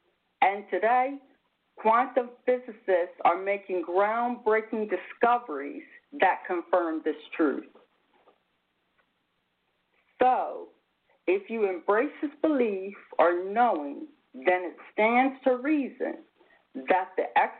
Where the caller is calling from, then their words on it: Bridgeton, New Jersey, United States; I'm broadcasting from Bridgeton, New Jersey